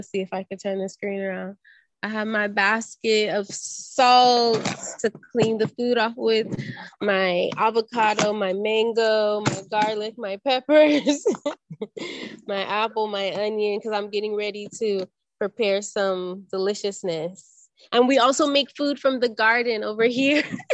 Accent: California, United States; moved away as an adult; also born or lived in Los Angeles / Oakland; now in Ghana; I was born in Los Angeles and grew up throughout California. I moved to Northern California, Oakland, Bay Area in 2009 for graduate school. And I was there until 2020, when I moved to Ghana.

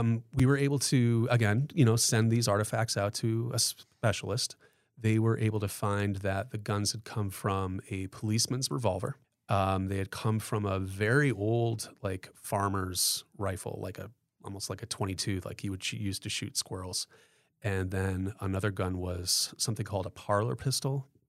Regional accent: Rome, New York, United States; there was a cemetery that needed to be exhumed in my hometown of Rome, New York

